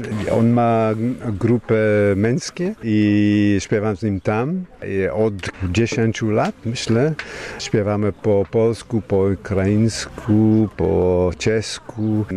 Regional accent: Scotland, United Kingdom; Polish is a second language; now in Luxembourg; Jestem Szkotem. Też mieszkam w Luksemburgu i teraz mam obywatelstwo luksemburskie też

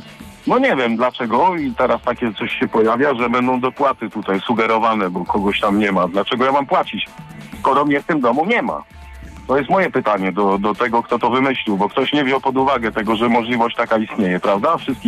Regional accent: Szczecin, West Pomeranian Voivodeship, Poland; jestem ze Szczecina i uwaga teraz, ja jestem marynarzem. Mam 40 lat praktycznie, za chwilę mieszkam sam

